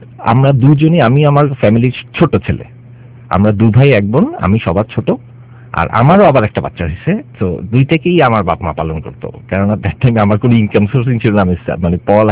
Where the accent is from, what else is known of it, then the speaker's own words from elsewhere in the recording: Chittagong, Chittagong Division, Bangladesh; আমার বড় হওয়ার অংশটা লালখান বাজারে জন্ম হলো, বড় হয়েছি একটা টাইমে গিয়ে হালিশহর নামক একটা এলাকাতে চিটাং এ, যেখানে কলোনি।